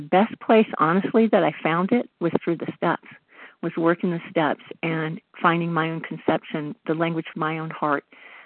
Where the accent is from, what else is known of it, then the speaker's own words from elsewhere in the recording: the South, United States; I grew up in the South with a different kind of religion where I had people always trying to convert me, so I relate to the grandfather a lot.